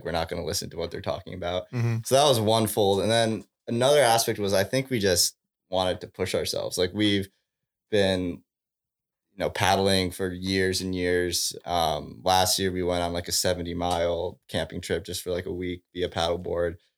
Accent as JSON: {"language": "English", "town": "Fort Wayne", "region": "Indiana", "country": "United States", "tie": "born or raised there", "also_born_or_lived": "Ann Arbor", "said": "I mean, so I was born in Ann Arbor, but then most of my life was spent growing up in Fort Wayne."}